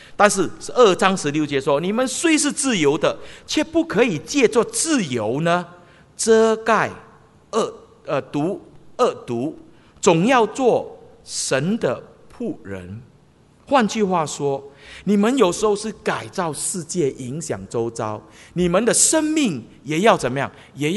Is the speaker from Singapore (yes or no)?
yes; Singapore; 我们新加坡人如果多一点笑容